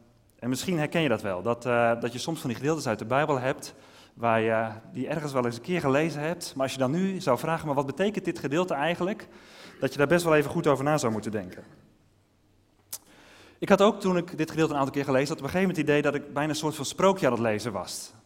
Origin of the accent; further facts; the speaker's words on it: Netherlands; Zo'n bekend verhaal waarvan wij als Nederlanders er ook wel een paar hebben.